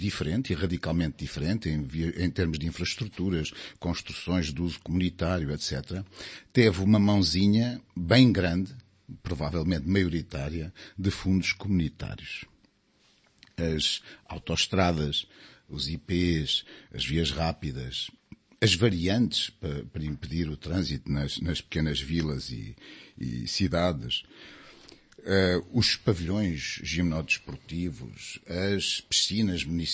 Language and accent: Portuguese; Portugal